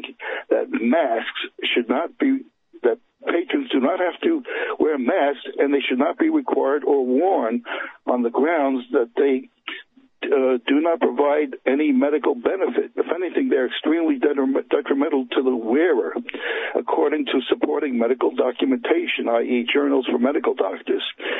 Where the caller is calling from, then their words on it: Schenectady, New York, United States; of Schenectady, New York.